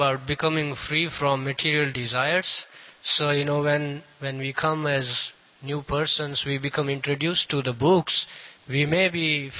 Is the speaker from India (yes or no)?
yes; India; born there; I was born in India